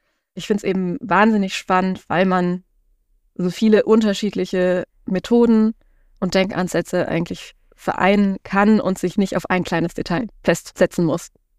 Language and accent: German; Baden-Württemberg, Germany; Also ich komme auch aus Baden-Württemberg